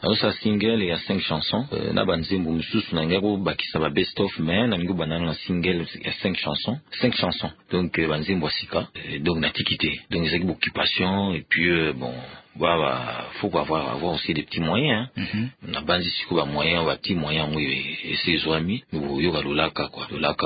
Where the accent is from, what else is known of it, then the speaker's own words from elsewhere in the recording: Kinshasa, DR Congo; born there; Mais je suis né à Kinshasa le 13 mai 1953. J'ai 55 ans aujourd'hui.